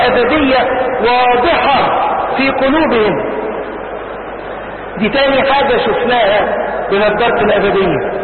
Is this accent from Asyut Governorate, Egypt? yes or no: yes; Asyut, Asyut Governorate, Egypt; حتى عندنا في أسيوط السهرة اللي عملناها في أسيوط يوم الاثنين